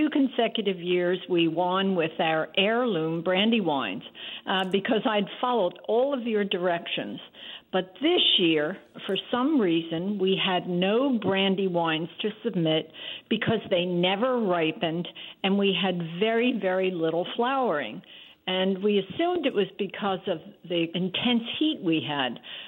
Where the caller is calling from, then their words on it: Avalon, New Jersey, United States; Oh, hi, Mike. I'm the lady from Avalon who had called you 2 years ago about how to win the tomato contest.